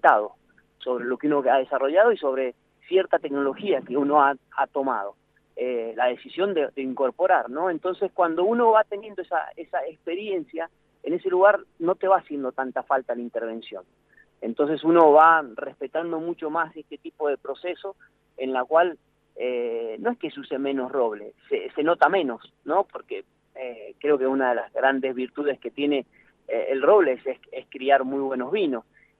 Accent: Argentina; como argentinos

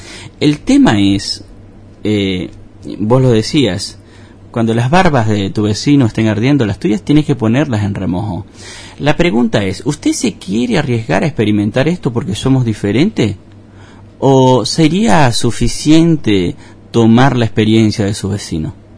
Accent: Venezuela; moved away; Nosotros somos venezolanos y peleamos por nuestros derechos.

